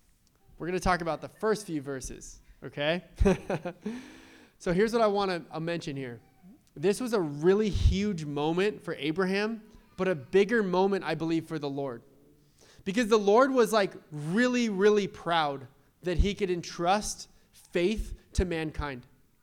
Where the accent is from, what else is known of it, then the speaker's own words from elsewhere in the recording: San Diego, California, United States; Now, we grew up in San Diego. Like, it's not like we grew up in a broke city, but both of us came from single moms